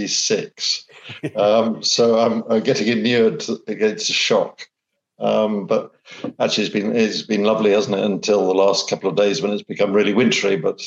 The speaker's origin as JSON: {"language": "English", "town": "Sheffield", "region": "Yorkshire and the Humber", "country": "United Kingdom", "tie": "born there", "said": "because I was born in Sheffield and they've got the Sheffield Shield."}